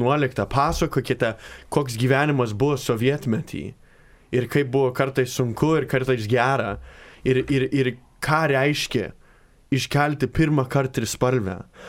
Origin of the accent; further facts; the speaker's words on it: United States; Aš esu iš Amerikos.